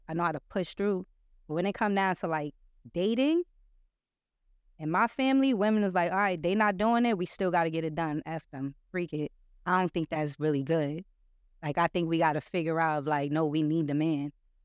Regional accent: New York City, New York, United States; Listen, I don't know where y'all from, but I'm from Brownsville and I'm from East Harlem.

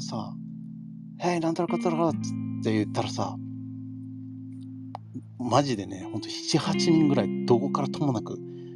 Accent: United States; now in Tokyo, Japan; やっぱ見てくれが日本だけどアメリカで育ってるから

